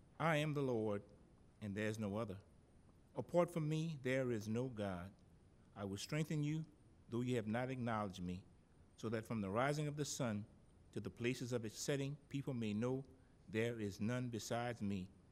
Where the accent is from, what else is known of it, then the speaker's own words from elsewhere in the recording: Gramercy, Louisiana, United States; I grew up in Gramercy where they had a few wells there, and my mom used to have to go get her own water from the well, bring a bucket there, her and her sisters.